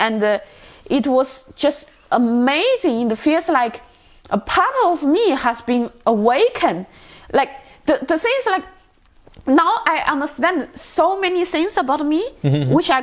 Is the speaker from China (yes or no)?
yes; China; English is a second language; Yeah, it's because I'm from China